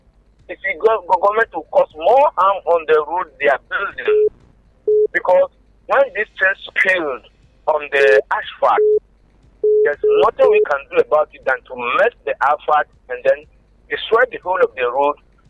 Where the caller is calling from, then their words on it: Rwanda; I'm calling from Rwanda.